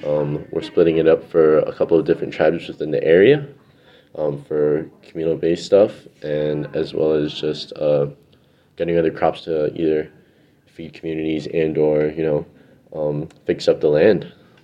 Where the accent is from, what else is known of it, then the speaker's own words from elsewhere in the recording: Waterbury, Connecticut, United States; I'm from Waterbury, Connecticut, and I'm currently a plant science major and cannabis cultivation minor at the University of Connecticut.